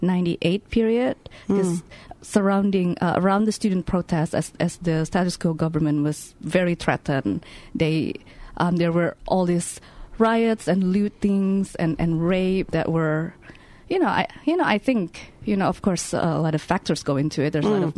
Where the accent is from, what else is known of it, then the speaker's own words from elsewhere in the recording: Indonesia; I'm a novelist from Indonesia